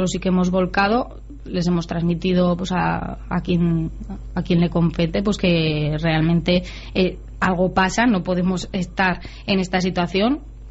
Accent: Tudela, Navarre, Spain; yo soy de Tudela, yo soy de La Ribera, yo soy de Navarra, yo soy española

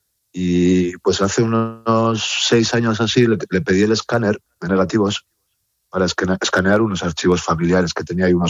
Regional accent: Guernica, Basque Country, Spain; Y nosotros somos de Guernica.

